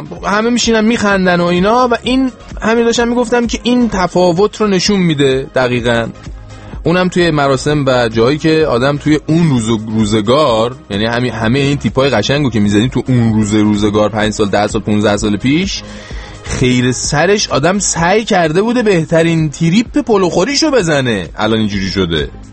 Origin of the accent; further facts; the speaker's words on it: Iran; moved away as an adult; من خودم که همین 8 ماه پیش 9 ماه پیش اید از ایران اومدم دیگه،